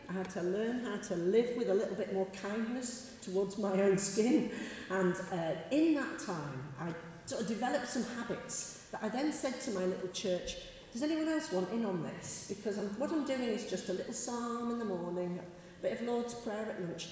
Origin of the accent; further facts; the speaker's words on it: Isle of Man; moved away as an adult; now in Nottingham, United Kingdom; I come from the Isle of Man. So, anyone know the Isle of Man? No? Yes, there we go. One person. Great. I accidentally popped to Nottingham for a job 40 years ago